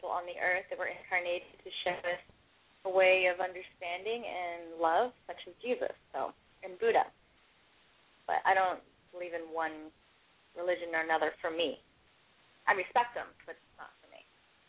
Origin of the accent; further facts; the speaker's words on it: Tahoe, United States; Yeah, well, I'm from Tahoe, so fish used to come around a lot.